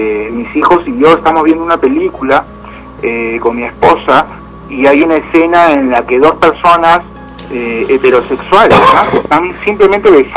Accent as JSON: {"language": "Spanish", "region": "Lima", "country": "Peru", "said": "De pronto es por lo que ella es de acá de Arequipa, yo soy de Lima"}